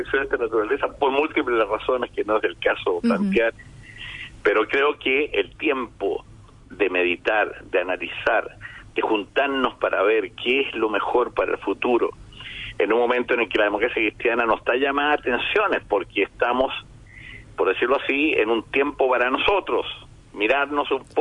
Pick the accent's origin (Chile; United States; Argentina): Chile